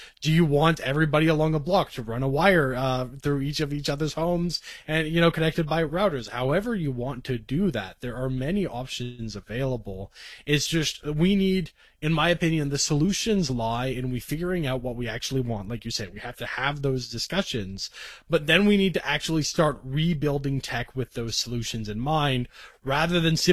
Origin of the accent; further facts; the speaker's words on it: Canada; especially as a Canadian, it's quite staggering that my bank won't let me have a long password